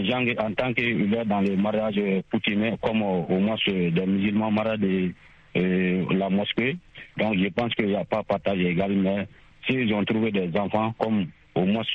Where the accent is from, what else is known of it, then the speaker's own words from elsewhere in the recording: Sonikeni, Mali; Chez nous, ici, au Mali, surtout dans mon village natal à Sonikeni